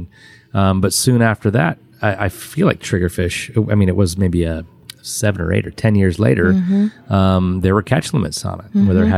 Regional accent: Martha's Vineyard, Massachusetts, United States; I came down from Martha's Vineyard mm-hmm. by way of Atlanta.

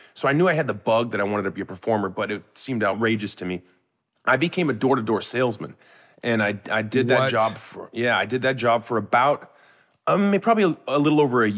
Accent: Lake Stevens, Washington, United States; No. I grew up in a town called Lake Stevens, Washington State.

